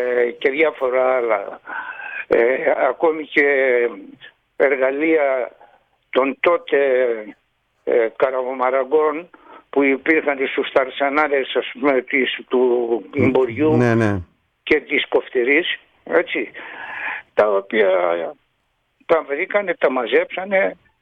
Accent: Egypt; γεννήθηκα και μεγάλωσα στην Αίγυπτο και όπως γνωρίζεις, κάτω στην Αίγυπτο ο Ελληνισμός, εκτός από τη μετρική του γλώσσα, μάθαινε και άλλες τρεις γλώσσες, την Αφρική, τη Γαλλική και την Αιγυπτιακή, την Αραβική.

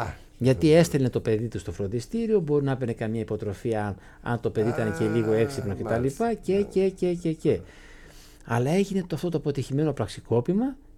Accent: Greece; είμαι Έλληνας

